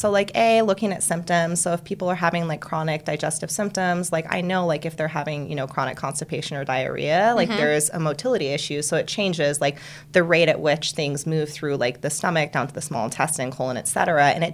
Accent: Hawaii, United States; now in Colorado, United States; I grew up on Kauai, so very, mm-hmm. very small island

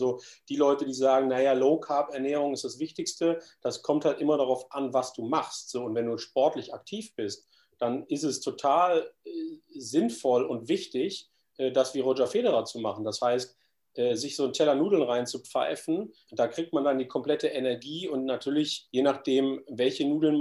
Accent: Baden-Württemberg, Germany; Also ich komme aus dem Badischen und da gibt es die klassischen Eierspätzle.

